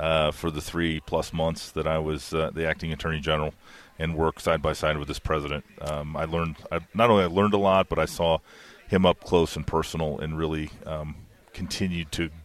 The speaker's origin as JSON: {"language": "English", "region": "Iowa", "country": "United States", "tie": "born or raised there", "said": "I'm from Iowa, born and raised, you know, still spend a lot of time there."}